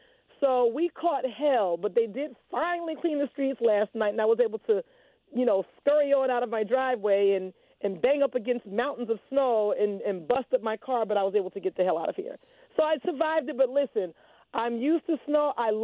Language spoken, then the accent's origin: English; Newark, New Jersey, United States; I'm from Newark, New Jersey. I still live in Newark.